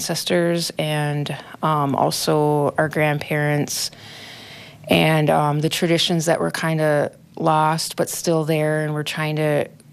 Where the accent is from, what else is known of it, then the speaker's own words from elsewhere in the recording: Red Cliff, Wisconsin, United States; now in Duluth, United States; I'm from Red Cliff, Wisconsin, but I've been living in Duluth for 20 plus years. This is pretty much my home now.